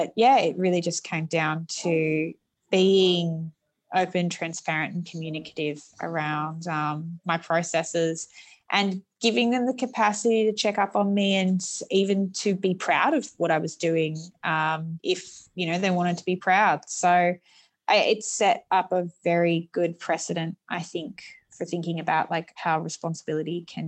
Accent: Sydney, New South Wales, Australia; I grew up in Western Sydney

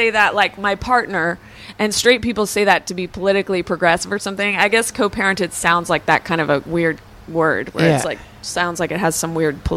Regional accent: Oakland, California, United States; I grew up in Oakland, and, you know, I was co-parented by a black woman

